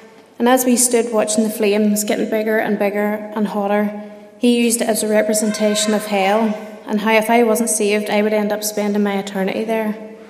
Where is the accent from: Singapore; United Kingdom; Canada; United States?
United Kingdom; Kells, Northern Ireland; I'm 25 years old, and I grew up outside Kells, County Antrim, with my mum, dad, and my three brothers.